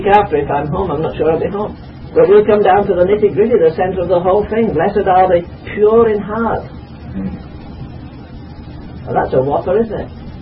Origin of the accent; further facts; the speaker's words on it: United States; and I'm from America, and I can really get this place going.